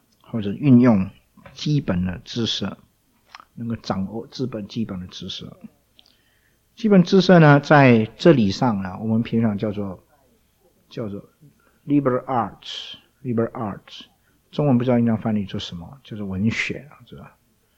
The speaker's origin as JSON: {"language": "Chinese", "country": "China", "said": "我们中国人特别 圣谕，圣谕就是皇帝的谕旨"}